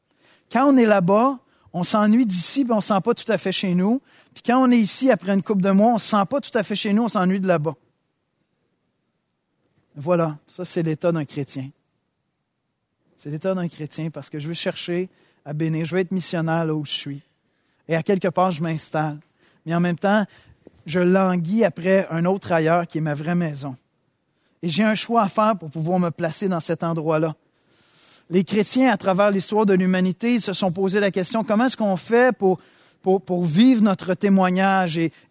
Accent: Saint-Hubert, Quebec, Canada; J'ai été élevé ici, à Saint-Hubert.

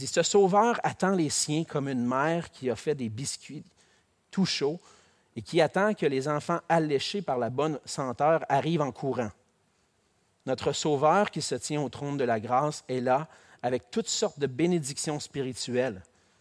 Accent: Quebec City, Quebec, Canada; moved away as an adult; now in Montreal, Canada; j'ai grandi à Québec, dans l'église

